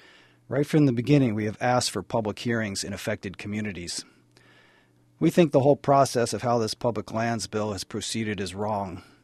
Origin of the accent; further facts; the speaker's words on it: Point Baker, Alaska, United States; I'm from Point Baker.